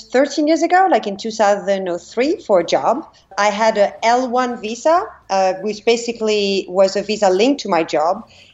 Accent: Lyon, Auvergne-Rhône-Alpes, France; I'm French. I'm from Lyon in France.

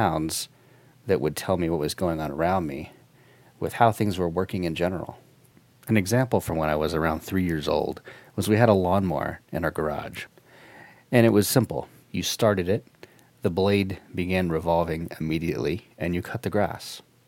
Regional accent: Florida, United States; I grew up in Florida, and we occasionally would end up out on a boat with friends 30 or so miles out fishing

